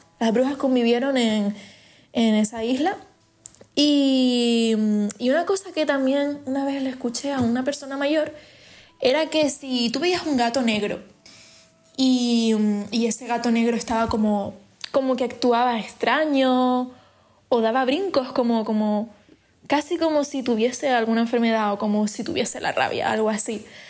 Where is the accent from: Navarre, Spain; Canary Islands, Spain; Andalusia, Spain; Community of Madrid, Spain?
Canary Islands, Spain; Fuerteventura; bueno, soy de Canarias, concretamente de Fuerteventura